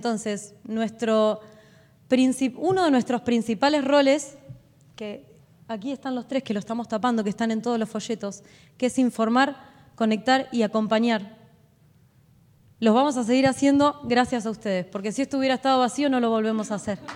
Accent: Argentina; Yo lo que creo es que como pueblo argentino, tenemos que exigir la legalización de esta planta que es legítima.

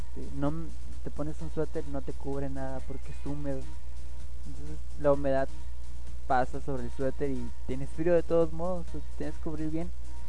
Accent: Tuxtla Gutiérrez, Chiapas, Mexico; born there; now in Playa del Carmen, Mexico; No, yo nací en Tuxtla Gutiérrez, en Chiapas.

